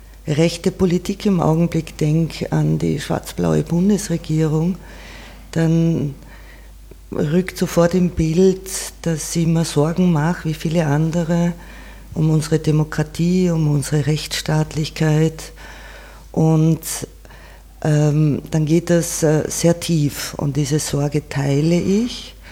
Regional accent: Carinthia, Austria; Bei uns in Kärnten, wo ich aufgewachsen bin, dann sind es Erinnerungen an früher, dann ist es ein Zuhause.

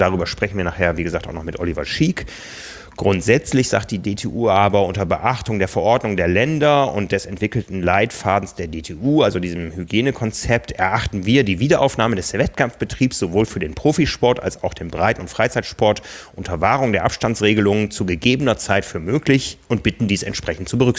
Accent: Osnabrück, Lower Saxony, Germany; now in Hamburg, Germany; Also ich weiß aus meiner Heimatstadt Osnabrück, da war immer der 1. Mai, war Eröffnung.

